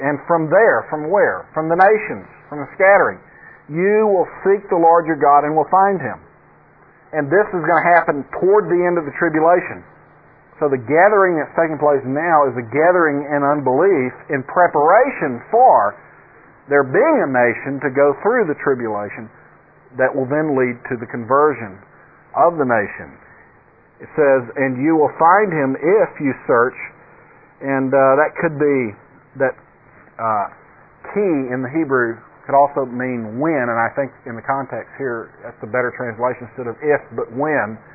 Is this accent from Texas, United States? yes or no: yes; Texas, United States; I'm from Texas. Doesn't mean I know much about horses